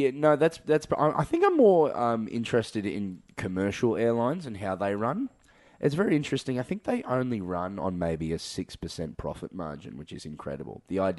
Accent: Melbourne, Victoria, Australia; because I'm from Melbourne, I love coffee.

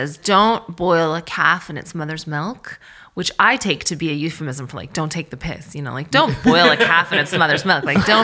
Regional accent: Canada; Well, because I'm from Canada.

